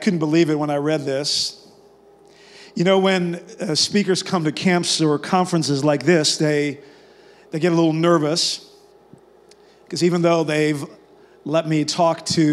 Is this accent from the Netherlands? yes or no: yes; Netherlands; It might not look like some of you heard today that I'm from the Netherlands. I know I don't necessarily look like a Dutch guy.